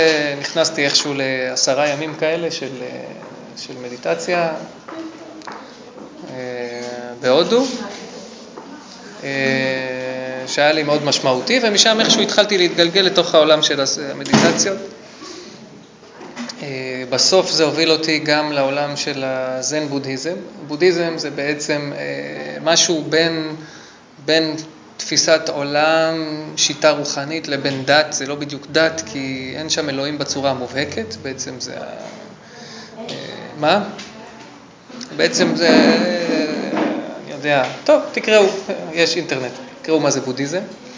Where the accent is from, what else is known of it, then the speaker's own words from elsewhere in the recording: Jerusalem, Jerusalem District, Israel; אני גדלתי בירושלים, נגיד, מגיל 12, למדתי בתיכון של יד האוניברסיטה